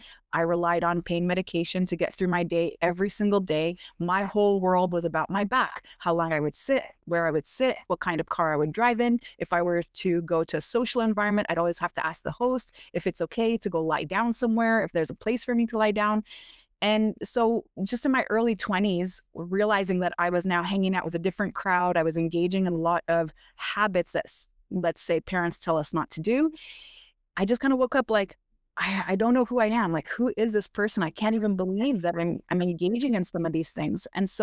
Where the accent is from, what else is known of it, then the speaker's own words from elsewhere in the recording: Montreal, Quebec, Canada; I am from Montreal, Canada.